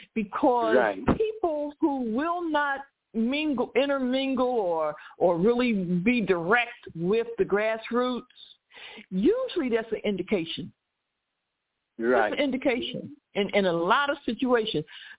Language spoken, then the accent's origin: English; Philadelphia, Pennsylvania, United States; because I'm from Philly